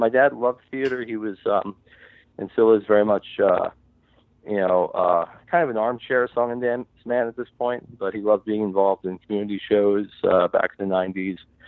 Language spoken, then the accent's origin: English; New York, United States; also born or lived in Hackensack, New Jersey; I was born in Hackensack, New Jersey. I am an identical twin. I grew up mostly in the Hudson Valley, New York.